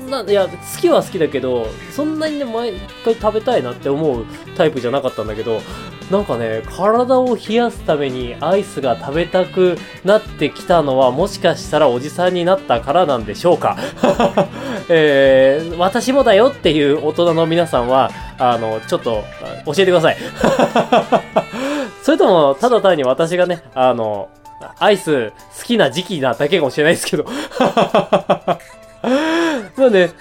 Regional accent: Hokkaido, Japan; 私のね地元北海道にまつわるでこねこの時期っぽいねナレーションをちょっと作ってきました

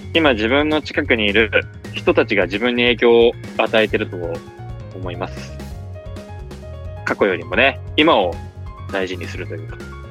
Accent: Saitama, Japan; ところ、埼玉県出身ですね。お。地元が一緒じゃないですか。

